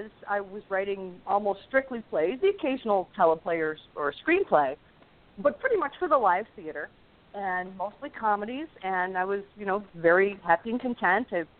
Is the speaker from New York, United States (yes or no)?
yes; Buffalo, New York, United States; I started in my hometown of Buffalo, New York.